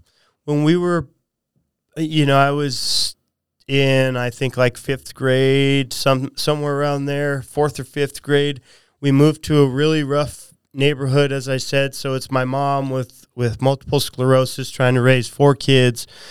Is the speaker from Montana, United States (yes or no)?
yes; Lewistown, Montana, United States; born there; I was born in Lewistown, Montana.